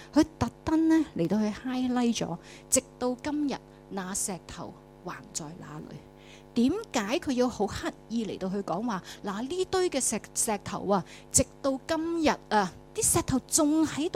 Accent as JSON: {"language": "Cantonese", "country": "Hong Kong", "said": "咁明白我哋香港人，我哋喺劳碌嘅生活嘅，好繁忙嘅生活嘅里面"}